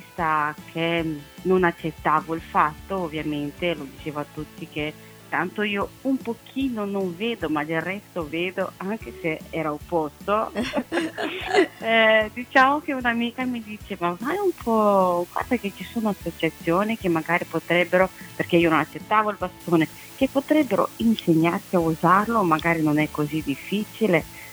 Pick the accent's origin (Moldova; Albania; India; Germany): Moldova; Italian is a second language; now in Italy; Io in realtà sono moldava, ma penso che si sente l'accento poco, quest'anno sono diventata cittadina italiana e sono orgogliosa.